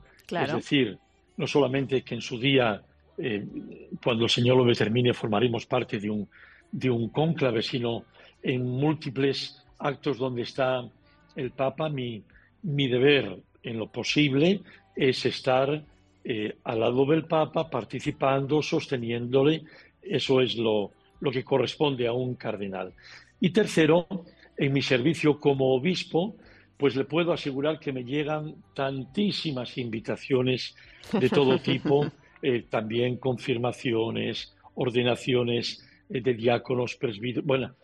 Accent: Asturias, Spain; como diríamos en Bable, me lo dicen les mulleres de mi pueblo, ¿no? Cuando voy a mi pueblo, al Huanco, Asturias, del que estoy muy orgulloso

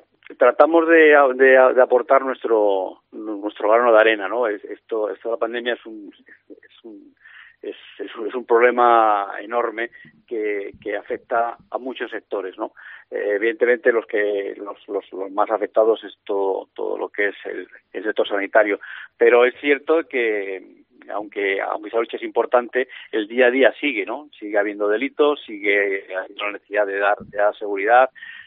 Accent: Aragon, Spain; Sí, porque bueno, yo soy aragonés de crianza y prestar servicio en mi tierra pues es algo muy grande y muy importante, ¿no?

